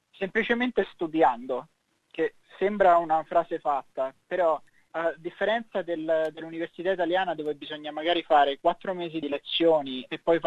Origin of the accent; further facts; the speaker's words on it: Rome, Lazio, Italy; moved away as an adult; now in Canberra, Australia; Ho 25 anni e vengo da Roma. E prima di venire in Australia in realtà ero soltanto uno studente del liceo, perché fino a 19 anni sono rimasto qui a Roma e poi ai 19 ho deciso di trasferirmi